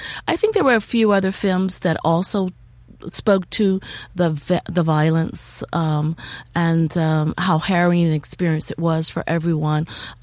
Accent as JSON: {"language": "English", "region": "the South", "country": "United States", "tie": "born or raised there", "said": "I am from the South myself. I grew up with the stories of slavery"}